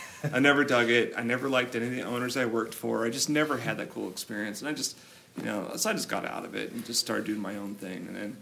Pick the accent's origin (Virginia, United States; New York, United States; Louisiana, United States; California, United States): California, United States; Los Angeles; now in San Diego, United States; I grew up in Los Angeles.